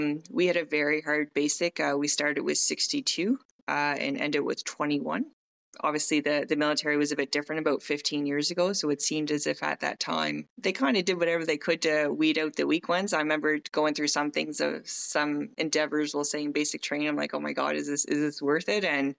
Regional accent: Westville, Nova Scotia, Canada; also born or lived in Cape Breton; So I grew up in a very small town on the east side of Nova Scotia called Westville, Nova Scotia. I was originally born in Cape Breton. And then when I was about three, my parents moved to Westville.

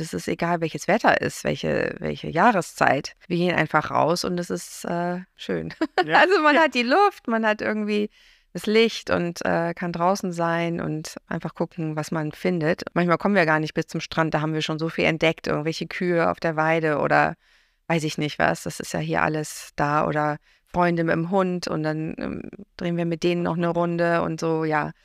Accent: Bremen, Germany; Also ich bin in Bremen aufgewachsen, aber als wir klein waren, waren wir jedes Wochenende hier

